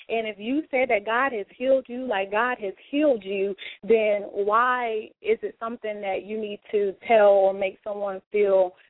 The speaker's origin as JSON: {"language": "English", "town": "Bishopville", "region": "South Carolina", "country": "United States", "said": "Well, I came from Bishopville, South Carolina, a small town girl with just a great heart to do for others."}